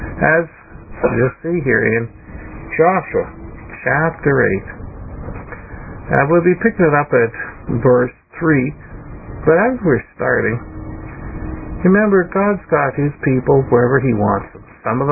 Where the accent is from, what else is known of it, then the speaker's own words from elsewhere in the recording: Canada; I can say that as a Canadian, that the state of the country changed in 1759